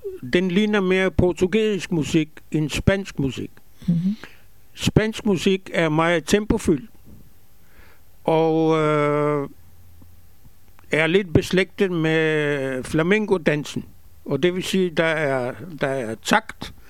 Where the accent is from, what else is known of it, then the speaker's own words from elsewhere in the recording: Bulgaria; first language Ladino; Danish is a second language; moved away; also born or lived in Israel; Og selv efter emigrationen fra Bulgarien til Israel, i Israel, der var hjemmesproget stadigvæk ladino.